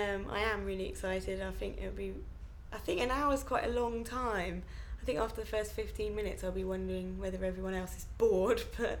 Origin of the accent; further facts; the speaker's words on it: South East England, United Kingdom; and then I grew up in Kent. Near Tunbridge Wells.